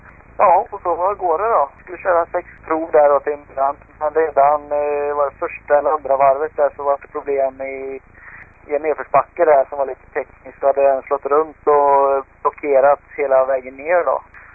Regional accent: Västra Götaland County, Sweden; Lite liknar det upplägget vi har på vindkuppen hemma i Skaraborg.

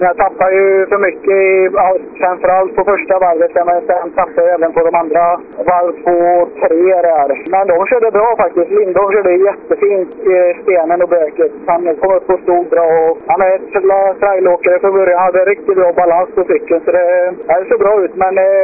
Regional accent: Västra Götaland County, Sweden; Jag har varit nyårsstafetten och våran vintercup hemma i Skaraborg då.

